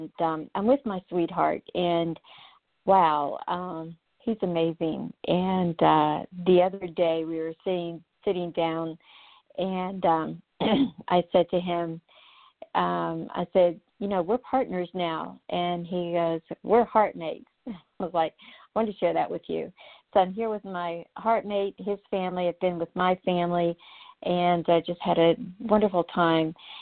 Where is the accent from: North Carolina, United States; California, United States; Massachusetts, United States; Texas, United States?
North Carolina, United States; I'm actually in North Carolina. I grew up in North Carolina